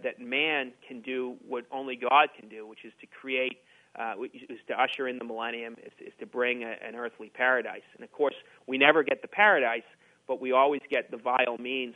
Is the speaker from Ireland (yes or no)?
no; Massachusetts, United States; in my home state of Massachusetts